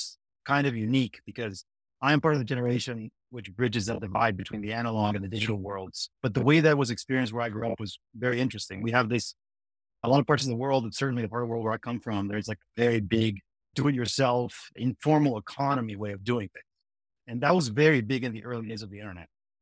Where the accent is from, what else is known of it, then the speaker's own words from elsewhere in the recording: Lima, Peru; now in United States; So, I actually grew up in Lima, Peru. I came to the U.S. about 20 years ago, so I've been here for a long time.